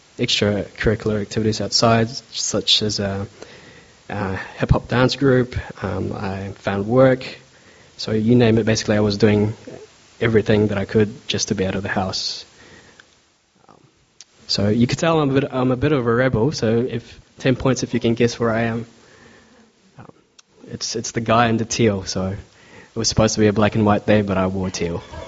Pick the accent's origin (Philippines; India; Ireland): Philippines; I grew up in the Philippines, where about 90% of people who grew up, they grew up called as Christians.